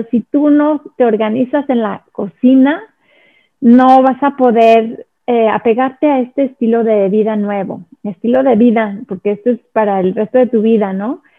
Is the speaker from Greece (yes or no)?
no; Mexico; nosotros como mexicanos de Latinoamérica, nos da miedo renunciar a estos alimentos de origen animal